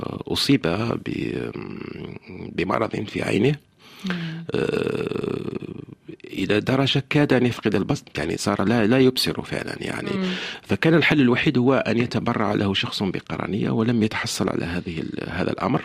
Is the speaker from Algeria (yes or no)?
yes; Algeria; أنا ربما أنطلق من الجزائر، ولكن تهمني القصة الإنسانية، تهمني حياة الإنسان.